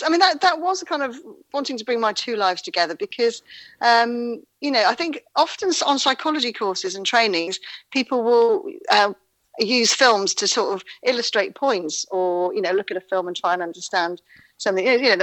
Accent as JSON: {"language": "English", "region": "Wales", "country": "United Kingdom", "moved": "as an adult", "lives_now": "Exeter, United Kingdom", "said": "I'm from Wales, so we don't know anything that's going on in England."}